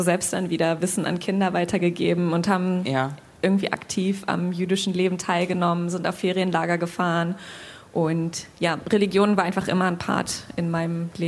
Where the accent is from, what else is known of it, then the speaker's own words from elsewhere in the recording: Hanover, Lower Saxony, Germany; In Hannover.